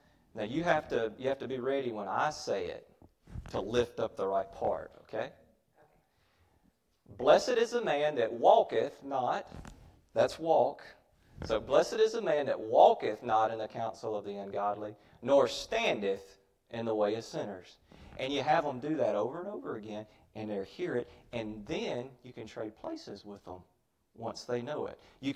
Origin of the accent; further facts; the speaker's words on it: Mississippi, United States; accent: Mississippi; anything you need me to interpret because of my Mississippi accent?